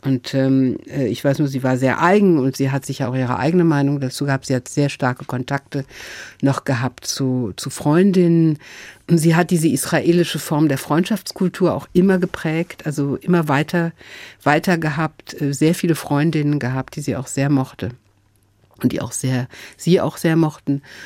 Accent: Cologne, North Rhine-Westphalia, Germany; born there; Also erstmal bin ich geboren in Köln

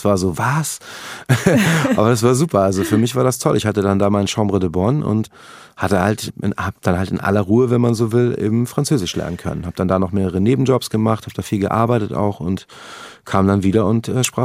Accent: Hamburg, Germany; Ja, also es war insofern ein Problem, als dass wir da hingezogen sind und ich vorher halt aus einer relativ behüteten Gegend kam.

